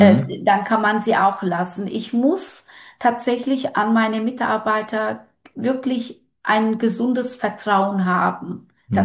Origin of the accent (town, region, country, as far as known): Turkey